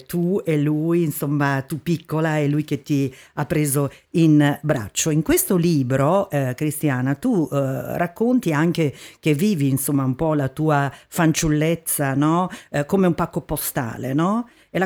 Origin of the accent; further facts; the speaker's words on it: Trentino-Alto Adige, Italy; con il papà dalle nostre parti in Trentino Alto Adige, per cui conosci la nostra regione